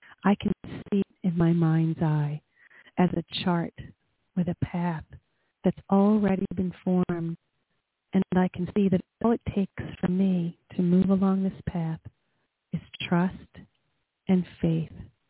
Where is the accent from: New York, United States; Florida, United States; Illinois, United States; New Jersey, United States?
New Jersey, United States; Again, I am from Southern New Jersey, which is about 10 minutes from the city of Philadelphia on the side of the Delaware River.